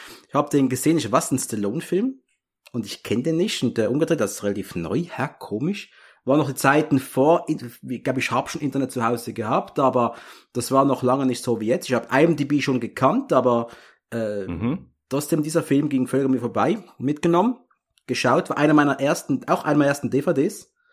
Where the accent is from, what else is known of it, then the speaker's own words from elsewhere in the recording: Switzerland; weil ich bin Schweizer.